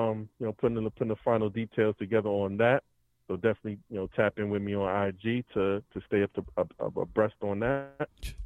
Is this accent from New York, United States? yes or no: yes; Brooklyn, New York, United States; also born or lived in Bronx / Queens; So, you know, I'm from Brooklyn originally, born in the Bronx, you know what I'm saying? Lived in Brooklyn a long time as well. And I did a little stint in Queens, too.